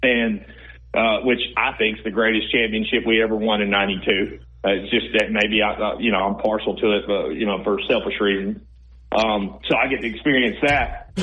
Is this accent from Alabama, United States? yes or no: yes; Alabama, United States; And I'm from Alabama.